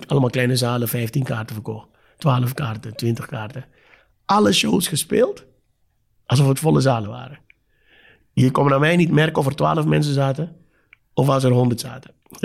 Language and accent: Dutch; Suriname; Nogmaals, ik kom uit Suriname.